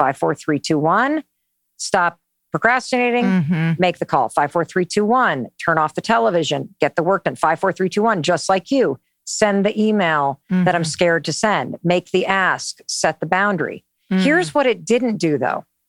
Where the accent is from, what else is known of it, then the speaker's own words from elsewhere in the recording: North Muskegon, Michigan, United States; I grew up in Western Michigan, North Muskegon.